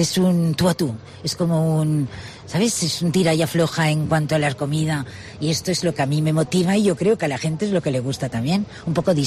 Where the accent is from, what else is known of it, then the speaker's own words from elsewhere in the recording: Castellón, Valencian Community, Spain; Bueno, yo soy de Castellón, ¿eh? Yo tiro hacia aquí.